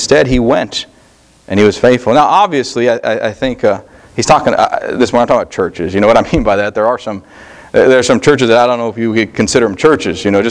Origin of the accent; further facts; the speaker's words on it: Colorado, United States; now in Southern United States; I came to the South, I didn't realize how many Baptist churches there were. Being born and raised in Colorado, there were Southern Baptists and maybe an Independent Baptist, and that was about it.